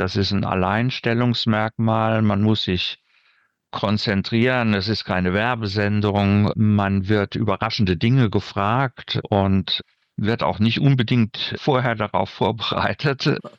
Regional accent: Rhineland-Palatinate, Germany; Und es ist eine Rückschau auf mein Dorf tatsächlich, in der Pfalz, wo ich groß geworden bin.

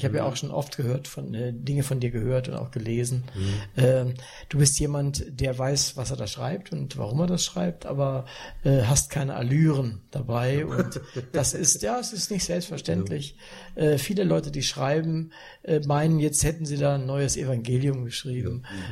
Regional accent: Northern Germany, Germany; Gut, okay, ich komme aus Norddeutschland.

